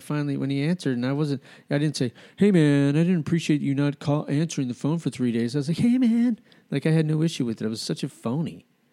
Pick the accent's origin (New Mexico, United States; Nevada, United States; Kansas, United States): New Mexico, United States; Albuquerque; when I grew up in Albuquerque, and there was this house down in the middle of the city